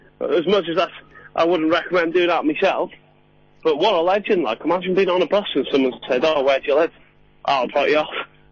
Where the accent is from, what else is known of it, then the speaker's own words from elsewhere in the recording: Wrexham, Wales, United Kingdom; So, we're from Wrexham.